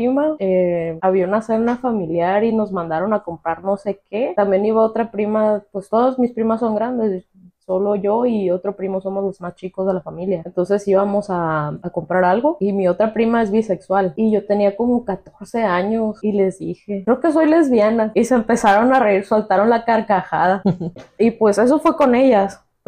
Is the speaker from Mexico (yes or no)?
yes; Ciudad Obregón, Sonora, Mexico; now in Tijuana, Mexico; Se llama Ciudad Obregón. Es municipio de Cajeme.